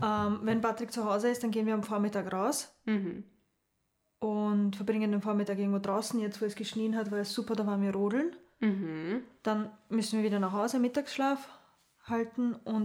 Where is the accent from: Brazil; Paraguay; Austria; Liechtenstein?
Austria; Lower Austria; Ich bin 30 Jahre alt, verheiratet und habe zwei Kinder. Meine Eltern sind ursprünglich aus Serbien. Ich wurde hier in Österreich geboren und bin in Niederösterreich aufgewachsen, wo ich jetzt auch mit meiner Familie lebe.